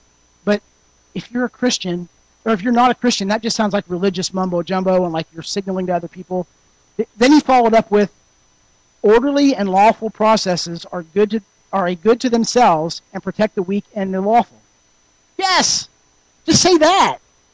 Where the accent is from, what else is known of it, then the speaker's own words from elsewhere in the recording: Ohio, United States; now in Los Angeles, United States; I'm originally from Ohio, and I moved my wife to Ohio for a few months.